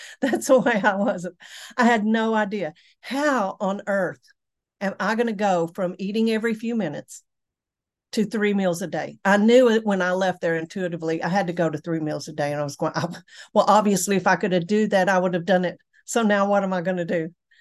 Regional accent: Texas, United States; accent: Texan; I'm from Texas, so I speak Texan, not English.

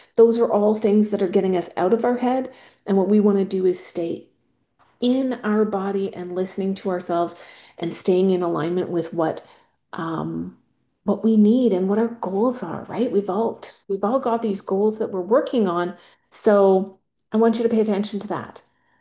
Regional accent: Canada; As you may or may not know, I am from Canada.

